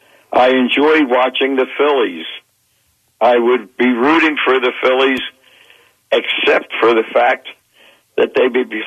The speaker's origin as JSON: {"language": "English", "town": "Wilmington", "region": "Delaware", "country": "United States", "tie": "born or raised there", "said": "Wilmington, Delaware."}